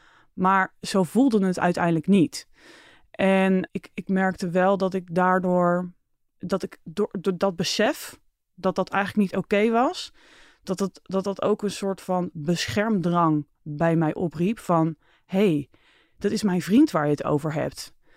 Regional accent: Leiden, South Holland, Netherlands; Ik kom uit Leiden. Ik ben opgegroeid met mijn ouders en mijn broertje.

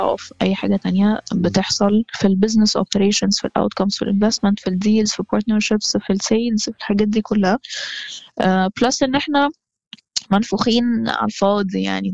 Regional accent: Egypt; بشكل كبير عندنا في مصر يمكن الباك جراوند اللي انت جاي منها بتفرق

